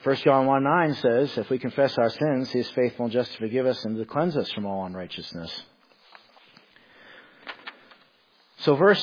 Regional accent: Portsmouth, New Hampshire, United States; I'm from Maine, New Hampshire, Portsmouth, New Hampshire.

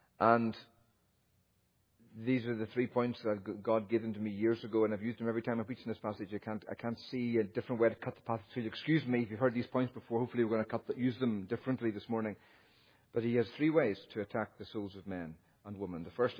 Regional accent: Ireland; I'm Irish, I can't pronounce her name, forgive me, I struggle.

